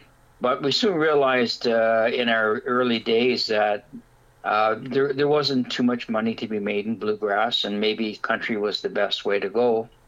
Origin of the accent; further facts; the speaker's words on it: Toronto, Ontario, Canada; also born or lived in Ottawa; We grew up in, I was born in Ottawa, and we grew up in Toronto, though.